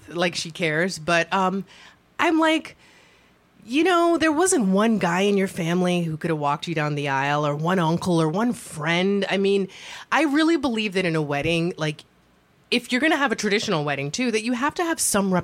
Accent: Florida, United States; I'm from Florida, so, you know, I'm not being mean.

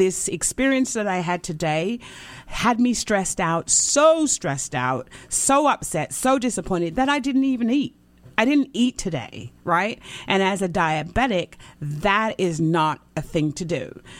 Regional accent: United Kingdom; I'm British.

